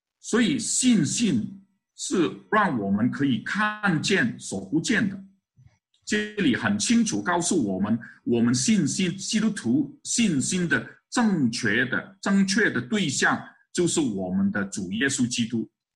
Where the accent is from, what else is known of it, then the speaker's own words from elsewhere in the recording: China; 我们从中国来的很多都是知识分子